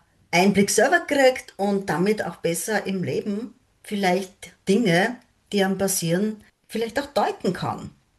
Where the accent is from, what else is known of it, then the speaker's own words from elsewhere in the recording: Vienna, Austria; Ich komme aus Wien, bin in Wien wohnhaft. Bin aus der Generation der Babyboomer